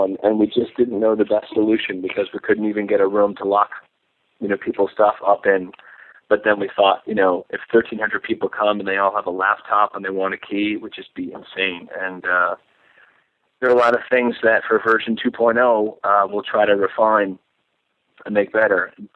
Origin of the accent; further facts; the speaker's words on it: Boston, Massachusetts, United States; I'm also not from New York. I'm from Boston, and I don't have any Northeastern bias. My folks live in Nashville.